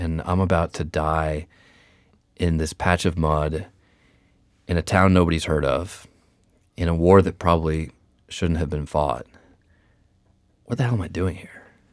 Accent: Boston, Massachusetts, United States; I don't think I've ever been colder in my life, and I'm from New England.

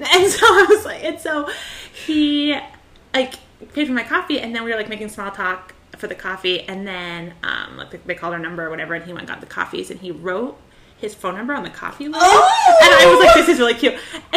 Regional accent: San Clemente, California, United States; I'm from San Clemente, California, right up the coast. I'm 29 years old

